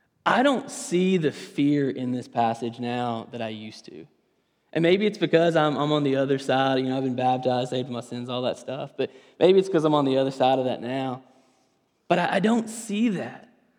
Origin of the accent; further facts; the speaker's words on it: Kentucky, United States; I want to take you back real quick to my childhood. I grew up in Western Kentucky, and we had an elder named Lewis.